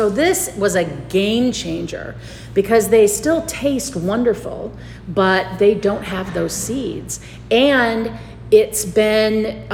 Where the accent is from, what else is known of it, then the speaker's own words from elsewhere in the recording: Long Beach, California, United States; And kumquats are a thing for me because when I was a kid, I grew up in Long Beach, and we had a raised planter on the deck of the pool at one end that had a kumquat tree.